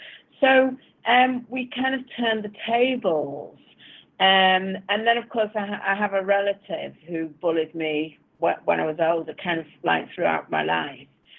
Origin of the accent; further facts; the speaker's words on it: Manchester, North West England, United Kingdom; I'm a writer. I'm from Manchester, England.